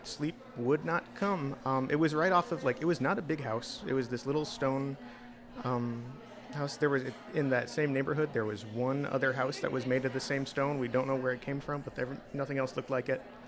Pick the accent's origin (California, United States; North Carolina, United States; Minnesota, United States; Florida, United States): Minnesota, United States; also born or lived in Fredericksburg, Texas; now in Wisconsin, United States; I was born in Fredericksburg, Texas, but lived most of my life in Minnesota. Now I live in Wisconsin.